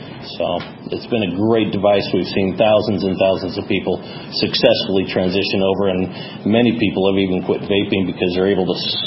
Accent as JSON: {"language": "English", "town": "Urbandale", "region": "Iowa", "country": "United States", "said": "from Urbandale, Iowa, and I appreciate you having us here."}